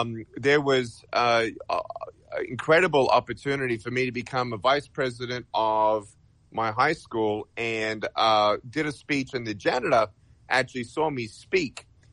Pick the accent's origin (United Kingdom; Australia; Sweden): Australia; moved away as an adult; now in United States; Originally from Australia, but moved to America roughly 22 years ago, and being a proud and humble citizen, if you will, of the United States of America